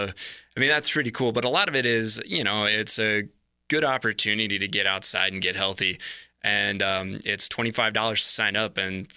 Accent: Elko, Nevada, United States; No, I was born and raised in Eastern Nevada.

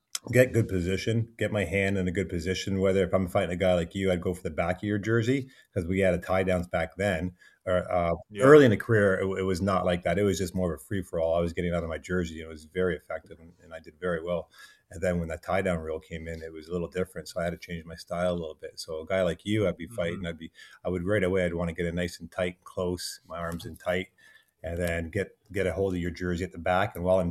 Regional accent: Delhi, Ontario, Canada; So that's my hometown, right? So Delhi's a little hometown.

